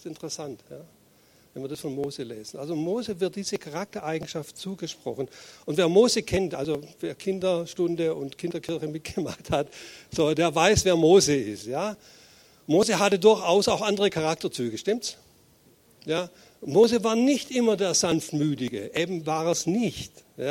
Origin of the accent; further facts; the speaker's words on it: Baden-Württemberg, Germany; ich komme aus Schwaben